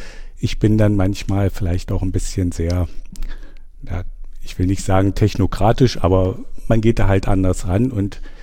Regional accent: Burg, Saxony-Anhalt, Germany; Ich bin gebürtiger Burger.

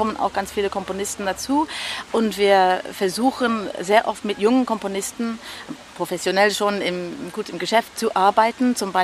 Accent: England, United Kingdom; also born or lived in Scotland; Aber ich bin auch in Nordengland aufgewachsen und war auch öfter in Schottland.

